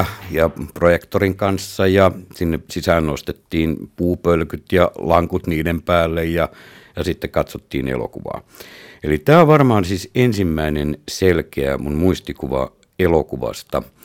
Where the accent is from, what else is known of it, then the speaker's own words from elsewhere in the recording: Kemi, Lapland, Finland; siihen aikaan mun lapsuus Kemissä oli elokuvateattereita